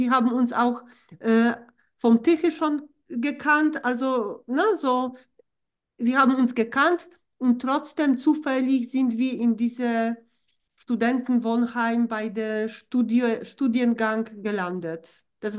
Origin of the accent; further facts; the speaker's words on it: Tychy, Silesian Voivodeship, Poland; moved away as an adult; Ich bin in Polen geboren, in Oberschlesien, in Tychy bei Katowice. Und tatsächlich bis ich 23 war, habe ich in Tychy gelebt, bis auf diese Zeit, wo ich studiert habe.